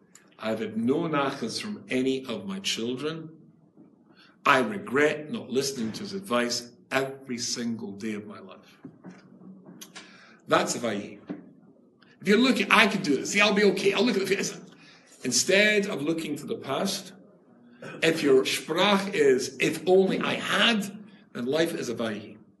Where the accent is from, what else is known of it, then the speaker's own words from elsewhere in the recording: United Kingdom; So I arrived there, but I'm being British, I arrived when I was told to be there at 7 o'clock, 9 o'clock.